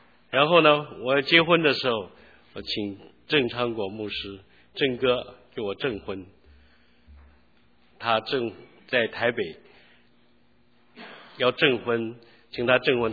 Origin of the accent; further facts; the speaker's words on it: South Korea; 所以韩国的华侨又不是韩国人，又不是中华民国人，又不是中国大陆人，我们是出生在山东，不，那个我们的家乡是山东